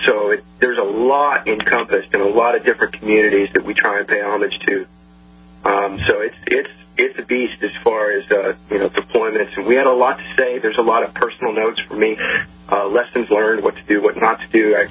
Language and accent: English; Arkansas, United States; Yeah, we're all from South Arkansas. Grew up country boys, all of us.